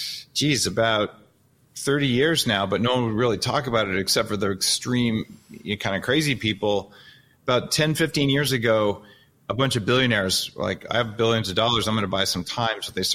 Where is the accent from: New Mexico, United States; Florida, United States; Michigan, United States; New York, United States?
New Mexico, United States; Albuquerque; I grew up in Albuquerque.